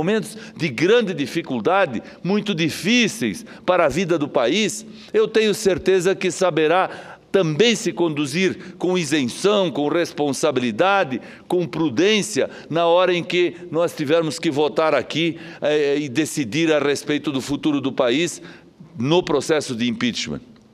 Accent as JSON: {"language": "Portuguese", "region": "Santa Catarina", "country": "Brazil", "said": "Não é porque eu sou de Santa Catarina"}